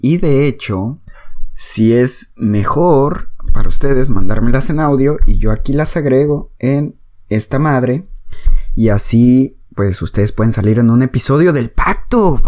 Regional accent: San José de Gracia, Michoacán, Mexico; San José de Gracia, Michoacán, porque es un lugar donde yo nací y crecí

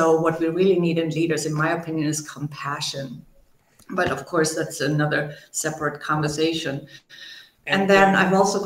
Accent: Germany; accent: German; English is a second language; also born or lived in Brazil / Argentina; You can hear my German accent probably. It's never gone completely away, which is not an issue, which identifies me as German immediately, so that helps.

